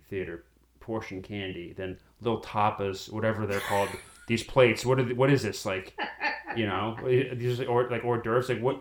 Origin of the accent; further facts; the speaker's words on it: Boston, Massachusetts, United States; And then, of course, I grew up in Boston.